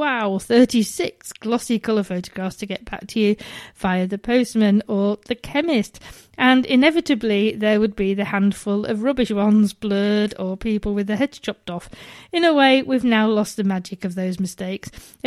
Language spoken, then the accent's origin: English; Cleethorpes, Yorkshire and the Humber, United Kingdom; I was brought up in Cleethorpes, also on the East Coast, so there are visual parallels.